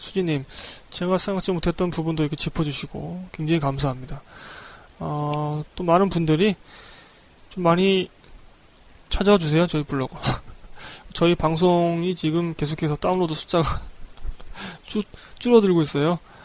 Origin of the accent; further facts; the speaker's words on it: South Korea; 한국인으로서는 이해하지 못하는 그런 요소들도 있었고